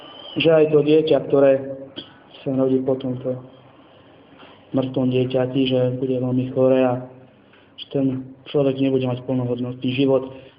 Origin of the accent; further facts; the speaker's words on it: Trenčín, Trenčín Region, Slovakia; born there; ja som sa narodil tu, v tejto nemocnici v Trenčíne